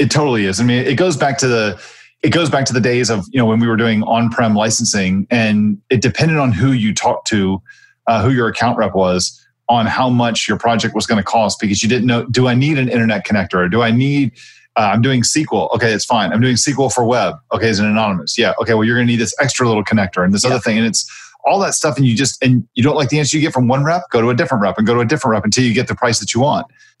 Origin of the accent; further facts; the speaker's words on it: United States; I'm American.